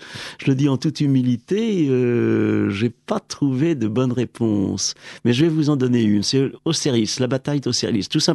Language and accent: French; Rouen, Normandy, France; born there; Je suis né en 1941 à Rouen.